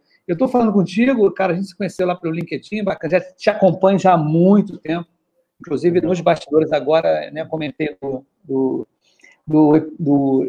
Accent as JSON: {"language": "Portuguese", "region": "Rio de Janeiro", "country": "Brazil", "said": "aqui no Rio de Janeiro, que eu sou do Rio, né?"}